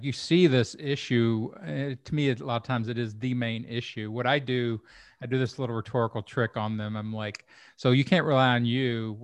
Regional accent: Kentucky, United States; and then I tag it with, I'm from Kentucky.

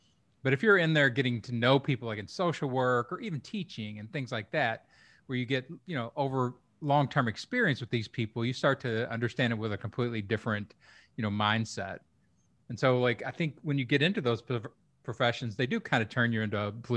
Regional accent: Kentucky, United States; like I grew up in Kentucky and I was on the border of the city and the, you know, the country.

